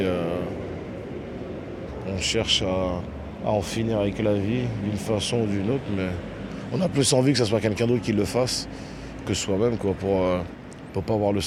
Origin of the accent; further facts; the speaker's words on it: Haiti; Je suis venu d'Haïti, c'est-à-dire ma mère, elle est arrivée ici, elle avait peut-être 18 ans